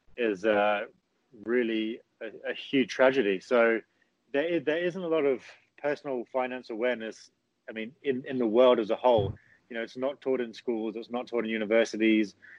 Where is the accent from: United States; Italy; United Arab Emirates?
United Arab Emirates; Dubai; also born or lived in New Zealand; I am English Kiwi, and I was raised in Dubai, actually. And then I went to New Zealand to finish my schooling and go to university